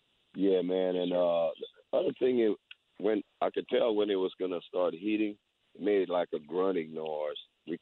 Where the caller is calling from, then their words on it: Donaldsonville, Louisiana, United States; Donaldsonville, Louisiana.